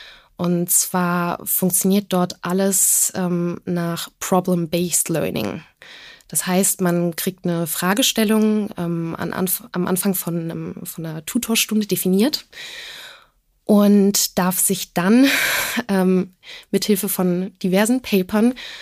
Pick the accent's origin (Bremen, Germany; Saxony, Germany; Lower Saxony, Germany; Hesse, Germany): Hesse, Germany; Frankfurt; born there; ich bin gebürtige Frankfurterin und habe am Goethe-Gymnasium in Frankfurt an der Messe mein Abi gemacht.